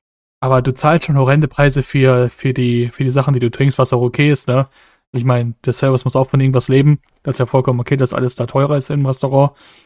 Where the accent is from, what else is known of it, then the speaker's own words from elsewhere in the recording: Bavaria, Germany; Ich komme aus Franken übrigens.